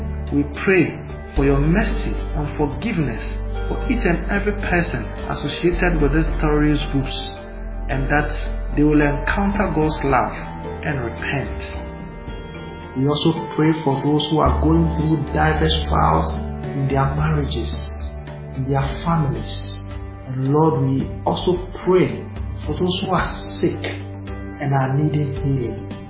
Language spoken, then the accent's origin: English; Ghana; I was born and raised in Ghana. I used to be a devout Muslim and an Islamic youth activist. But now, I am a committed and an ardent follower of Jesus.